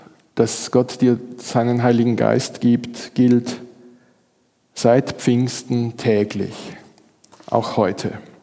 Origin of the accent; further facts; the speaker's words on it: Graz, Styria, Austria; Bei uns in Graz im Stadtpark gibt es einen ganz tollen Springbrunnen.